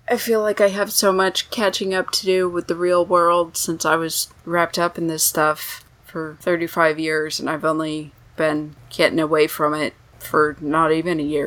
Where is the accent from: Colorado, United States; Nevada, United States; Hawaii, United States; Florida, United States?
Colorado, United States; Denver; So I grew up in the Denver area.